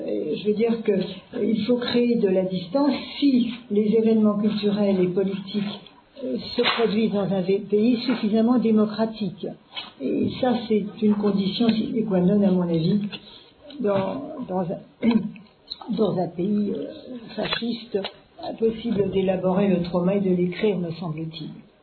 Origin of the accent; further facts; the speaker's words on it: France; born there; puisque je suis née en France en 1934